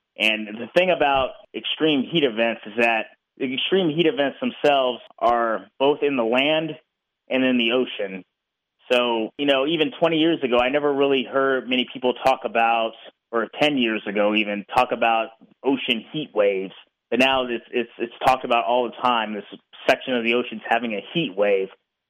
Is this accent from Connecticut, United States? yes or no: no; Seattle, Washington, United States; extreme heat relative to normal in my hometown of Seattle, where it was almost 80 degrees in March. I can't ever remember seeing anything like that when I was little.